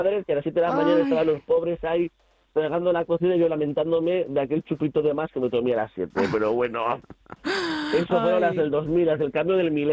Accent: Altsasu, Navarre, Spain; En el cambio del milenio, yo cumplía 18 y fueron las primeras uvas que yo hice a Upasa en mi pueblo, en Altsasu

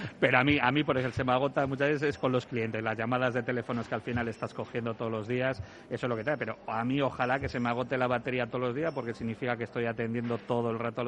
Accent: Sestao, Basque Country, Spain; yo soy de Sestao, nacido en Sestao, y eso también siempre te tira mucho lo que es la tierra

